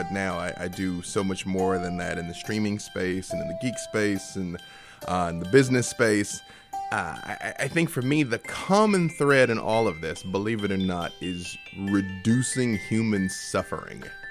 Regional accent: Little Rock, Arkansas, United States; To go back to the beginning, I'm from Little Rock, Arkansas.

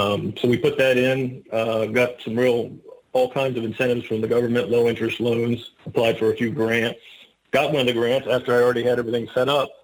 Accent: Maryland, United States; now in Delaware, United States; I live in Delaware, pretty close to the beaches. I was originally from Maryland.

